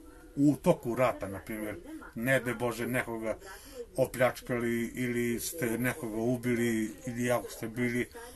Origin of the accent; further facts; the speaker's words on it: Orahovac, Kosovo; Rodan sam iz Orahovca, već 5,5 godina živim ovde u kontejnerima.